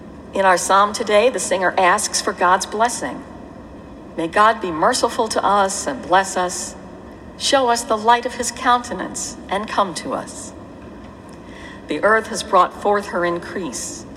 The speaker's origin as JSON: {"language": "English", "region": "Michigan", "country": "United States", "tie": "born or raised there", "said": "In the little farm town that I grew up in Michigan, this is the day when priests and ministers would go out to the farms"}